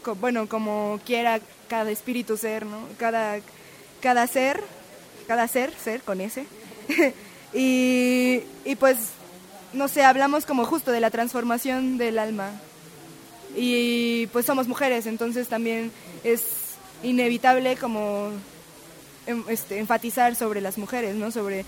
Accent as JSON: {"language": "Spanish", "region": "Mexico City", "country": "Mexico", "said": "somos del DF en realidad"}